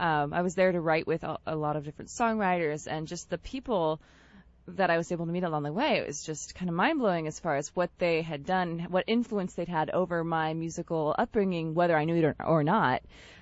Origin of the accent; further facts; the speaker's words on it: Sitka, Alaska, United States; I'm from Sitka, which is a little town on an island. And it was a great place to grow up